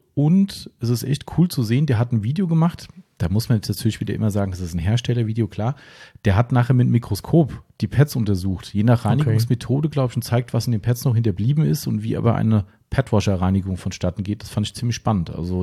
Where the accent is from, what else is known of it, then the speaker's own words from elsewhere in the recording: United Kingdom; accent: British; German is a second language; Wie ihr sicher wisst, stammt … aus Amerika und ich habe einen britischen Akzent. Ist das nicht komisch?